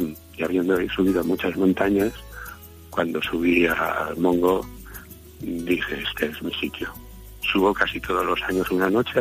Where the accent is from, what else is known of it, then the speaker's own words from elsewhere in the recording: Valencia, Valencian Community, Spain; born there; now in Dénia, Spain; Yo soy nacido en Valencia.